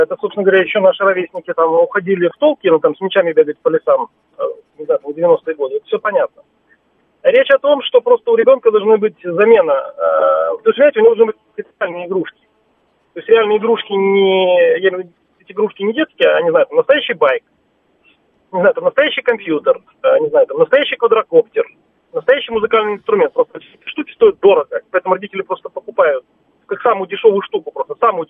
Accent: Moscow, Russia; я из Москвы.

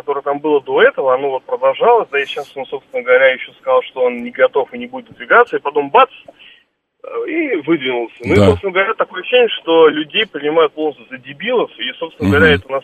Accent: Armenia; Я сам армянин.

